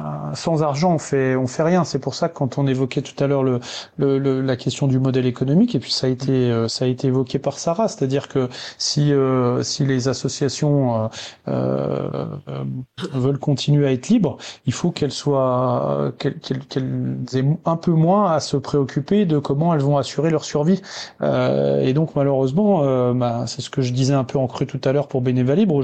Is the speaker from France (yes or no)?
yes; Bourgogne-Franche-Comté, France; même si je suis jurassien